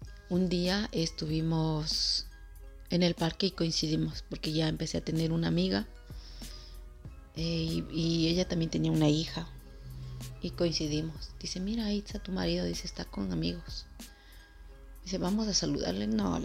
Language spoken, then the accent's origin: Spanish; Ecuador; soy del Ecuador y quería contaros algo, una parte de mi historia